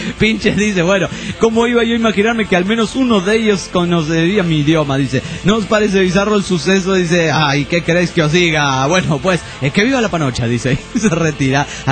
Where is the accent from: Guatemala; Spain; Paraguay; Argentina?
Guatemala; de Guatemala.